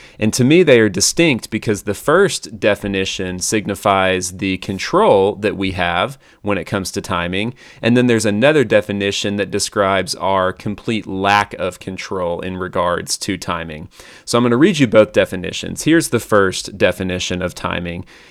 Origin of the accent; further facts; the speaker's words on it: Oklahoma City, Oklahoma, United States; I remember being in awe initially at the thought of my hometown having its own professional sports franchise. And here in Oklahoma City